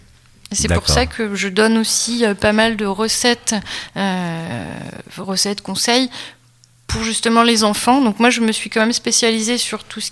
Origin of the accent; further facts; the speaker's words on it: France; On est français, et du coup, c'est le petit déjeuner sucré.